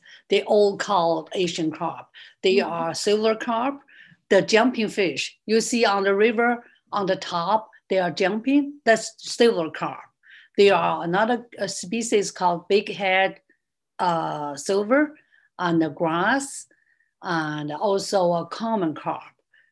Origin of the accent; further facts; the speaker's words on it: China; moved away as an adult; now in United States; I came from China